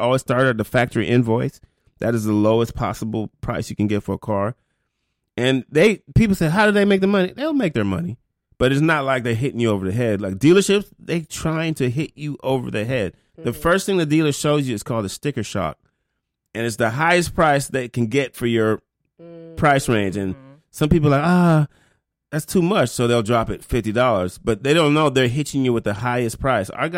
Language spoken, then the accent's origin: English; Jamaica; I am a Jamaican man